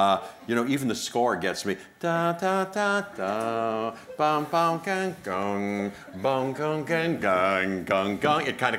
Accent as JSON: {"language": "English", "town": "Pittsburgh", "region": "Pennsylvania", "country": "United States", "said": "I came from Pittsburgh, West Homestead, and when I was 17, I tried out for Carnegie Mellon University"}